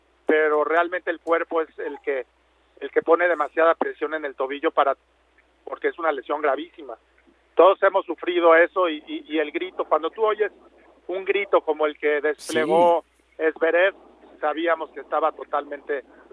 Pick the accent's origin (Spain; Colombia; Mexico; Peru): Mexico; verla en Roland Garros como mexicano